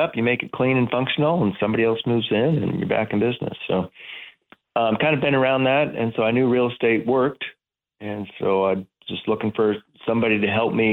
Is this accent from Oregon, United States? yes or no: yes; Corvallis, Oregon, United States; I'm from Corvallis, Oregon, small town, Oregon State University town.